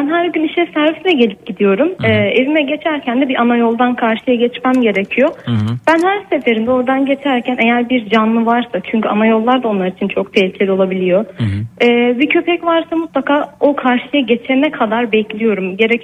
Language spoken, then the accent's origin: Turkish; Antalya, Turkey; ben Antalya'dan.